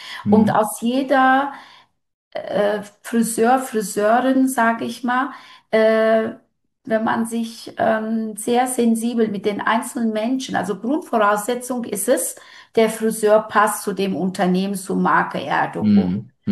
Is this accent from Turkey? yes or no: yes; Turkey